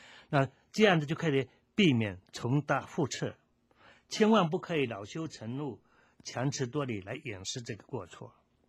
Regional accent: China; 这种精神尤其这个精神呢是值得我们中国人去思考的，因为我们的文化是特别强调含蓄的

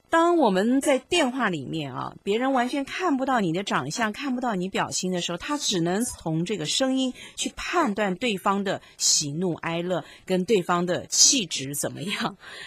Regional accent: Taiwan; 就是我们台湾人呢、啊，在用台语讲，那肯定是我们台湾人嘛啊

